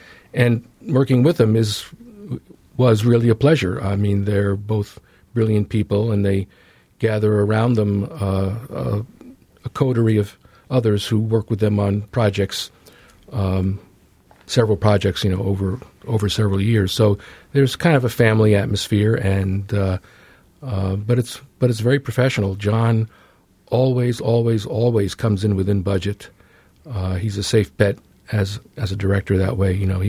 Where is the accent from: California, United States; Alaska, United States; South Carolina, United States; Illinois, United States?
Alaska, United States; when he learned that I was from Alaska, he was very curious and wanted to know more.